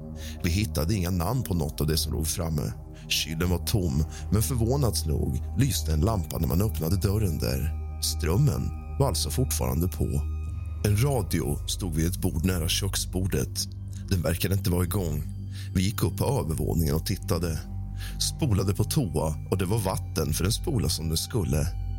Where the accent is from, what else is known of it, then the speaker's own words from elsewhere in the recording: Karlskrona, Blekinge, Sweden; i min hemstad Karlskrona